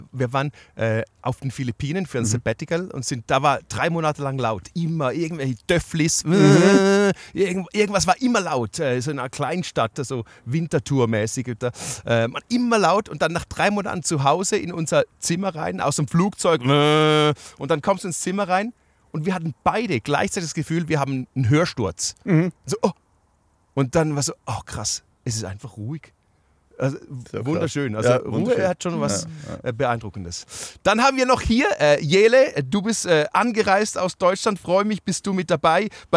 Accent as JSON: {"language": "German", "country": "Switzerland", "said": "Für uns als Schweizer ist das natürlich nicht wirklich Himmel."}